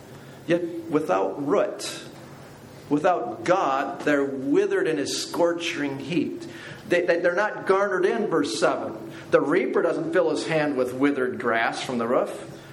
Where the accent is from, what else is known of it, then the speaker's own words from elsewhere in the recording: Wisconsin, United States; Saw my plates on the car, the van. Yeah, I'm from Wisconsin.